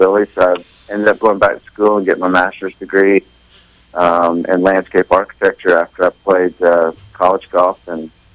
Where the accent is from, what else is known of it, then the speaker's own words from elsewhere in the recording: Atlanta, Georgia, United States; I grew up in Atlanta, and Atlanta's got a lot of very good golf courses, some very historic courses.